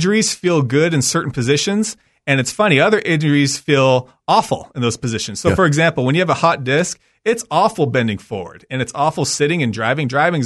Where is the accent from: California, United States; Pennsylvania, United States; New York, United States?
California, United States; I grew up in California, and so sure.